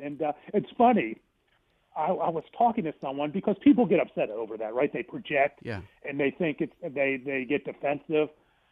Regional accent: Pittsburgh, Pennsylvania, United States; I grew up in Pittsburgh.

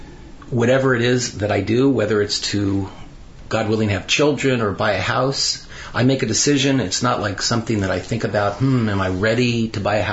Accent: Millington, Tennessee, United States; born there; also born or lived in Los Angeles; No, I was born in Millington, Tennessee. We moved back to L.A.

